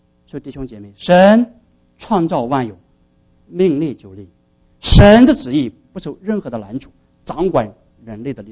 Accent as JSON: {"language": "Chinese", "country": "China", "said": "我们是中国人"}